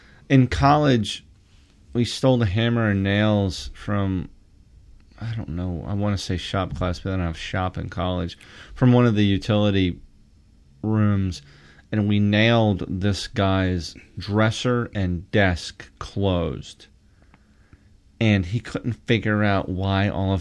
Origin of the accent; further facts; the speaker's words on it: United States; Which is funny because in America we import our lower class. You know, our goal as an American country, same thing, is to have all the middle class people be the people that were here first